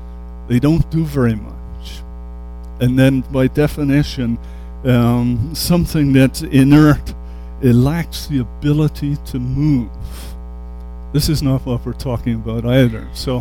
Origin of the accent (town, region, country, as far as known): England, United Kingdom